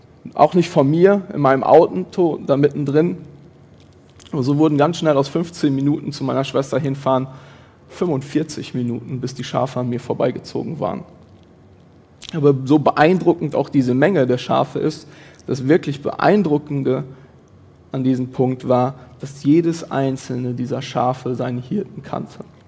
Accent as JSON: {"language": "German", "country": "Germany", "tie": "born or raised there", "also_born_or_lived": "Ruhr area", "said": "Ich bin zwar im Pott geboren und habe in Bonn studiert, aber aufgewachsen bin ich so richtig ländlich."}